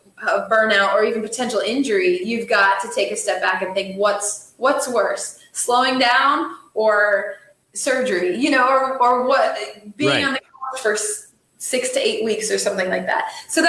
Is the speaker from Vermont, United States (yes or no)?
yes; Vermont, United States; I'm from Vermont. And so that's my home state. And, I actually grew up relatively close to where, the Vermont 100 takes place.